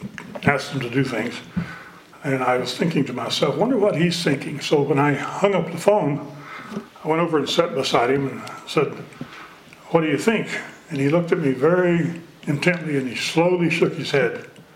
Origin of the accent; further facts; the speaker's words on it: the South, United States; I grew up in the South, and I lived through the aftermath of the Civil War, and it's in many ways still going on.